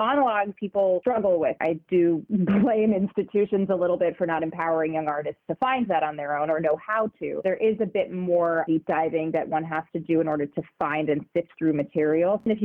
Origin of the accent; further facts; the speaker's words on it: New York, United States; I think that's just the nature of growing up in New York.